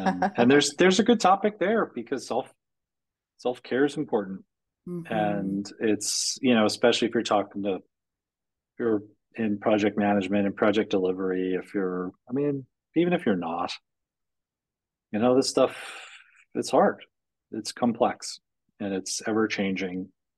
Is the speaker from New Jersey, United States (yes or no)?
yes; New Jersey, United States; now in Florida, United States; Maybe this is because I'm from New Jersey